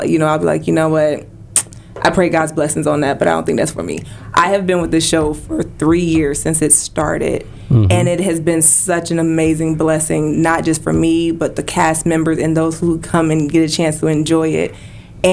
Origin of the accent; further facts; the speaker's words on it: Detroit, Michigan, United States; now in Tampa, United States; I am born in, I was born in Detroit, Michigan, so I'm originally from the 313, but I have been living here in the Tampa Bay area for a little over 20 years